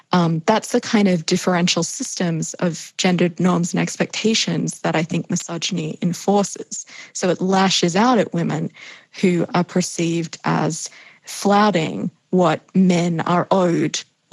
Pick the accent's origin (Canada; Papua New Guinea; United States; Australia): Australia; Australia, my home country, as I hope my accent still makes relatively clear, although I know it's a funny hybrid at this point.